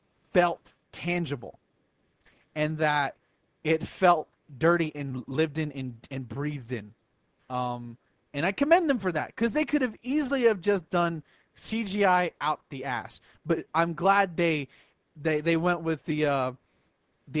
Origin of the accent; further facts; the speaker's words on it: the South, United States; I'm from the South, so we're...